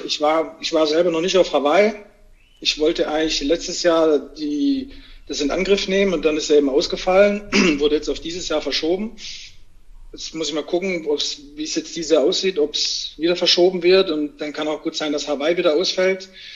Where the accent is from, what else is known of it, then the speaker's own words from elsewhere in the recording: Southern Germany, Germany; Ich komme aus Süddeutschland, so fast Bodensee.